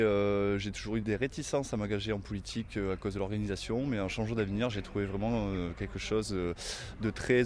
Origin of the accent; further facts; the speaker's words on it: Arles, Provence-Alpes-Côte d'Azur, France; j'ai 37 ans, je suis né et j'habite à Arles depuis pas mal d'années, après quelques allers-retours à Paris notamment.